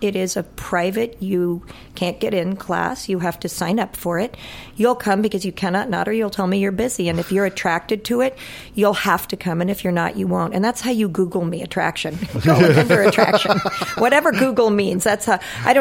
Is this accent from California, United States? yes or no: yes; Beverly Hills, California, United States; I'm from Beverly Hills, and I like my Range Rover.